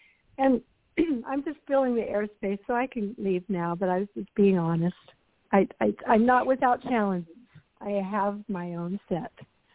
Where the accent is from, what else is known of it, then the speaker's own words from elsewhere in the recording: Ashland, Oregon, United States; Yes, I moved back to Ashland. I can say that now. I'm from Ashland, Oregon.